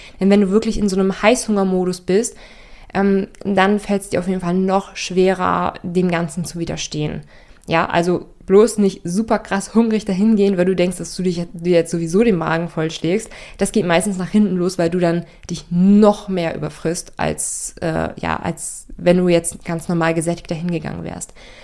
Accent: Northern Germany, Germany; Für mich als Norddeutsche, ich habe wirklich erst Kaiserschmarrn so kennengelernt, als ich so in diese ganze Foodblogging-Szene reingekommen bin, weil man bei uns oben einfach Pfannkuchen sagt

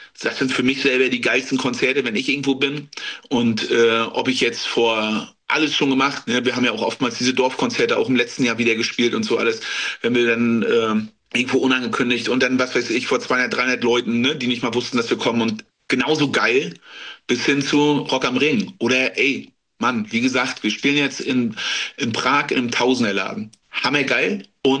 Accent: Rostock, Mecklenburg-Vorpommern, Germany; und dann in Rostock zu Hause bei uns in MV.

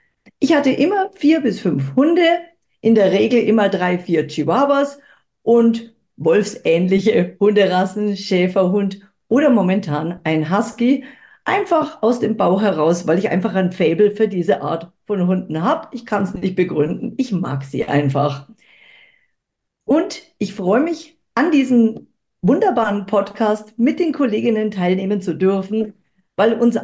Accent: Bavaria, Germany; Ich komme aus Oberbayern, wohne am Starnberger See, habe einen Zweitwohnsitz auf Sylt

